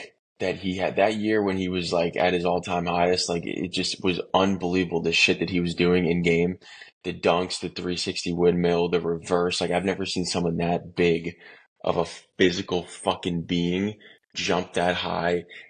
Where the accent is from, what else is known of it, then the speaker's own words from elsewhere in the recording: Providence, Rhode Island, United States; Providence, yeah. My hometown.